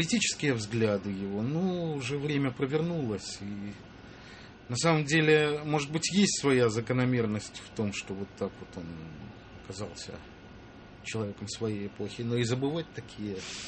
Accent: Belarus; я сам из Беларуси

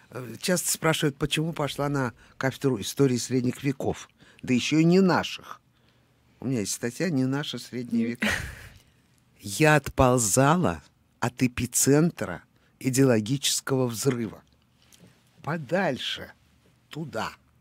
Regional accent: Western Ukraine, Ukraine; also born or lived in Moscow, Russia; Родилась в Москве, а детство было там.

